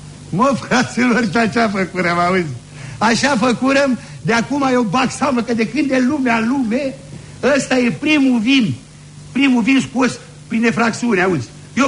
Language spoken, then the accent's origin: Romanian; Băilești, Dolj, Romania; Bă, zic, eu nu sunt de aici. De ce, de unde ești? Bă, zic, la Băilești.